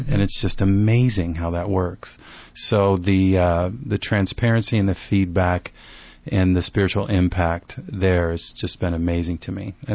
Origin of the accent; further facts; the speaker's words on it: Australia; accent: Australian; Yeah, they love my accent. Down under.